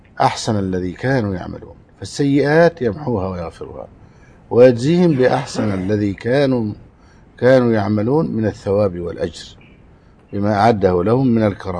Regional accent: Egypt; لا يوجد حسين عندنا في مصر

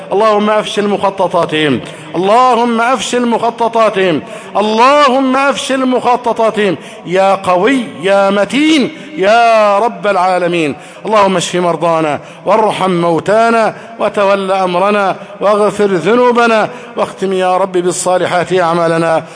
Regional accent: Egypt; أن يحفظ بلدنا مصر أمنا أمانا.

